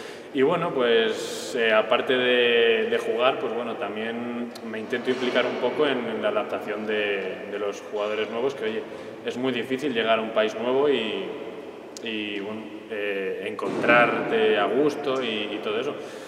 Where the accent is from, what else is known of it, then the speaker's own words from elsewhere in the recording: Valladolid, Castile and León, Spain; los que somos de aquí de Valladolid, desde pequeñitos siempre hemos ido a ver el fútbol al José Zorrilla.